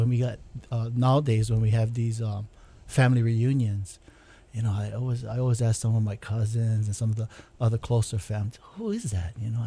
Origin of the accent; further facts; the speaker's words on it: Honolulu, Hawaii, United States; I grew up in Palolo Valley, born and raised there. And then when I graduated from high school, then I moved out of there.